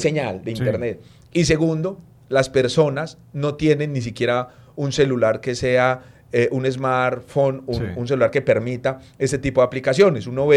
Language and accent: Spanish; Pereira, Risaralda, Colombia; Además, yo soy de Pereira.